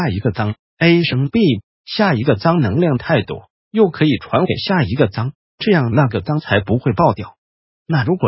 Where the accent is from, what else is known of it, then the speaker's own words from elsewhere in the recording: China; 可是我们中国人说五脏六腑，除了五之外还有六这个数字